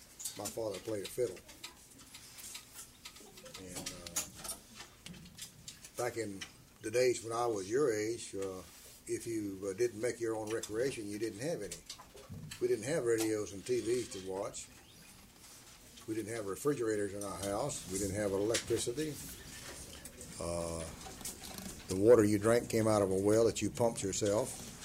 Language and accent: English; Wauchula, Florida, United States; In South Florida, in Wauchula.